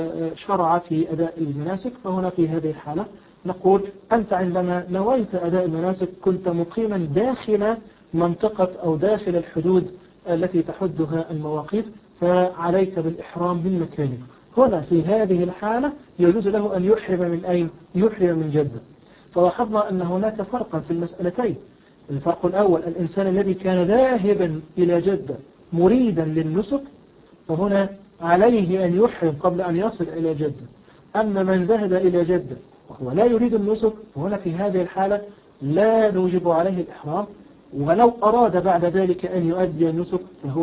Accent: Egypt; يعني خاصة عندنا في مصر رحلات الحج أو العمرة تحديدا يذهبون فيها أولا إلى المدينة

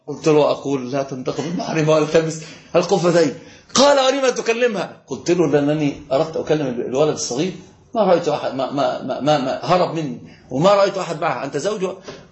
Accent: Egypt; وطبعا ده الحمد لله هنا بقى عندنا في مصر

